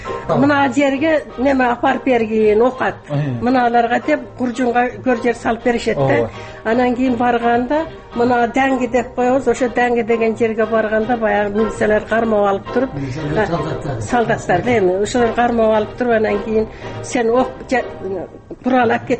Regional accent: Aravan, Osh Region, Kyrgyzstan; born there; also born or lived in Bishkek; Аравандан мен төрөлгөнмүн. Төрөлгөндөн кийин анан баягы атам көтөрүшүп Бишкекке алып кетет.

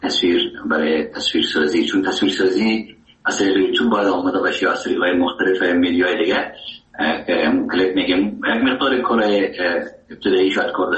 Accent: Herat, Afghanistan; first language Dari; زبان اصلی و وطنی ما دری است و فارسی است و چکه در هرات استفاده میشه و زبان دوم ما که در افغانستان است زبان پشتو

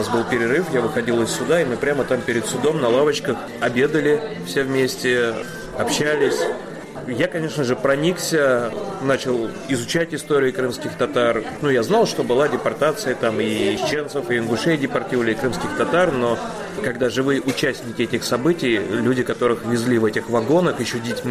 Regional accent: Moscow, Russia; Я коренной москвич.

